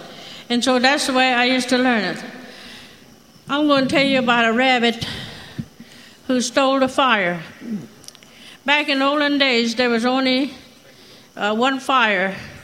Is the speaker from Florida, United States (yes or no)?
yes; Hollywood, Florida, United States; I'm from Hollywood, Florida, from the Seminole Tribe of Florida.